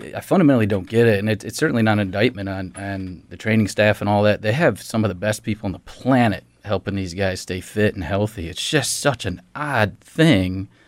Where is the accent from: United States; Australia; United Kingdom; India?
United States; New York; Yeah, I grew up just outside of Syracuse.